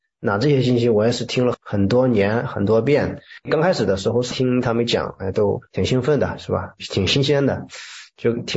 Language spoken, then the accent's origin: Chinese; Henan, China; 我是河南的。